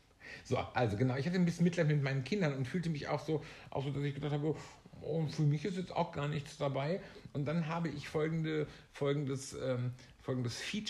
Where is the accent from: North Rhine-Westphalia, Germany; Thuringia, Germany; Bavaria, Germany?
North Rhine-Westphalia, Germany; born there; weil ich ja gebürtig aus dem Sauerland komme, wo es diesen Brauch nicht gab.